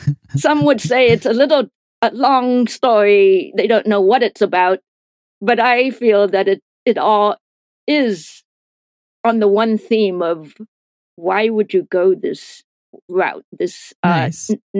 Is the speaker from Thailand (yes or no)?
yes; Thailand; now in United States; my life growing up in Thailand.